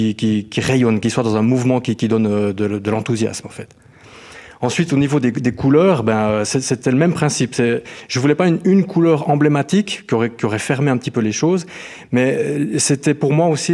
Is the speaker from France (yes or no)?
no; Tavannes, Bern, Switzerland; J'ai grandi ici, hein, moi j'ai grandi à Tavannes.